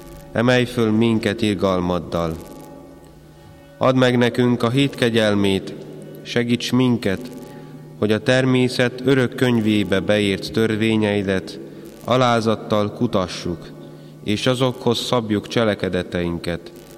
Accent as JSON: {"language": "Hungarian", "country": "Hungary", "said": "Mi is, mint magyarok, Szűz Máriának a példájából kiindulva arra vagyunk hívva, hogy másokat is szeressünk, különösen a magyar honfitársainkat"}